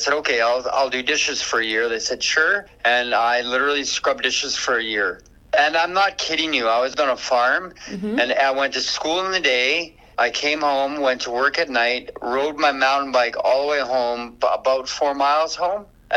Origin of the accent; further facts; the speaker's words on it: Edmonton, Alberta, Canada; I am from the Miskolcik Enoch Cree tribe out of Edmonton, Alberta